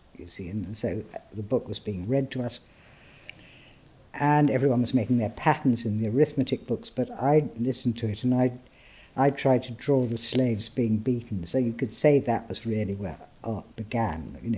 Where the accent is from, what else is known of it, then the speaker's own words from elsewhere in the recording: Hadleigh, East of England, United Kingdom; it had moved to the outskirts of Hadley, where I grew up in Suffolk.